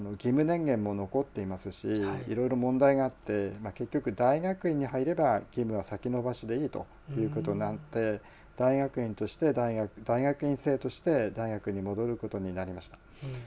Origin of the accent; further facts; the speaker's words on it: Mito, Ibaraki, Japan; 私は水戸の出身です。